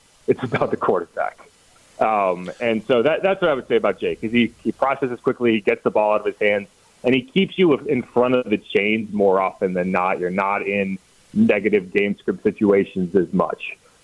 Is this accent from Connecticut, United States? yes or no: yes; Connecticut, United States; But I'm not going to complain too much because I grew up in Connecticut originally, so 50 degrees in December is kind of that would be a heat wave.